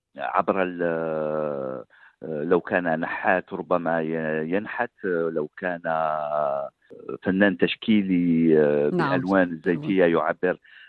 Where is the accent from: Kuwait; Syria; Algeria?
Algeria; القضية الفلسطينية هي قضية من زمان من طفولتنا وإحنا في الجزائر.